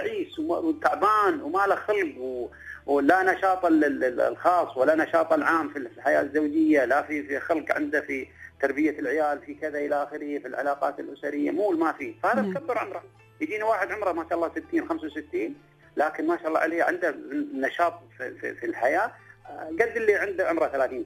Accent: United Arab Emirates; طبعا احنا بحسب الأعراف اللي موجودة عندنا في الإمارات أو في الخليج اللي هي مسألة أن الولد أكبر من البنت

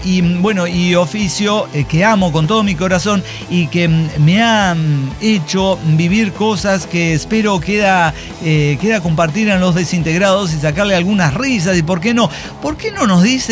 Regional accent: Tultitlán, State of Mexico, Mexico; yo soy originario de Tultitlán, Estado de México, que está a más o menos a 2 municipios de Zumpango.

